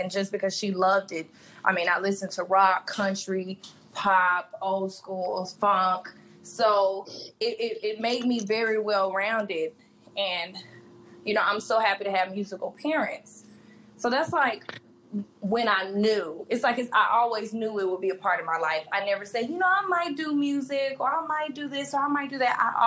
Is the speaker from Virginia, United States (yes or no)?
no; Memphis, Tennessee, United States; Well, as you just said, I'm from Memphis, Tennessee.